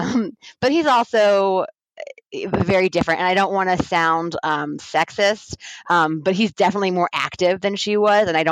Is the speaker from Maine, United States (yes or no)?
no; Columbus, Ohio, United States; So I live in Ohio, Columbus, Ohio, and I am from Columbus, Ohio. That's so boring.